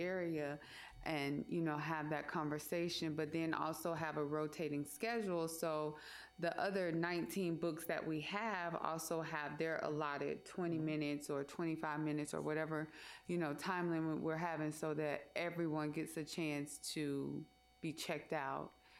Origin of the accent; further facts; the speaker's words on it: the South, United States; now in Alaska, United States; I'll talk about growing up in the South.